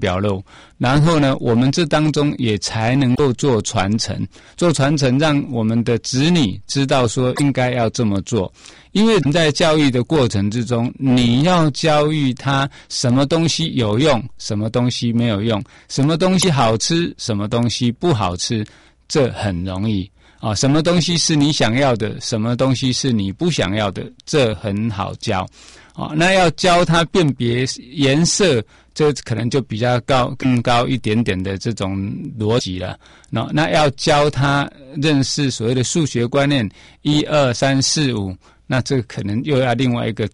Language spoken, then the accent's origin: Chinese; Taiwan; 咱讲台语讲那个节啦